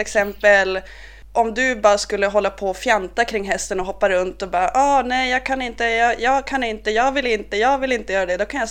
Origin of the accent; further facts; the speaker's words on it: Norrbotten County, Sweden; som nu över julen så åkte jag hem till Norrbotten.